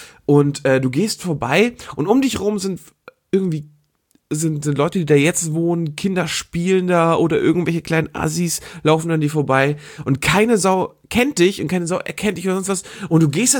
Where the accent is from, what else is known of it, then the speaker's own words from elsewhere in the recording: Geesthacht, Schleswig-Holstein, Germany; wir kommen aus Geesthaus, einem Vorort von Hamburg